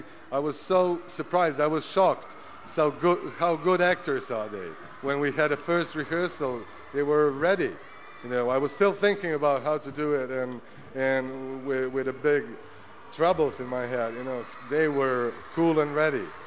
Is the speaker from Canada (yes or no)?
no; Belgrade, Central Serbia, Serbia; now in Prague, Czech Republic; You know, I'm from Belgrade. There are a lot of fans there, and I live in Prague